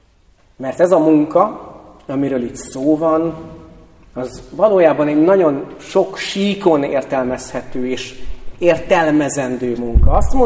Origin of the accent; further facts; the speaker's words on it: Bakony, Hungary; Félig meddig bakonyi gyerek vagyok, mindig elborzodok azon, mikor sétálok a bakonyba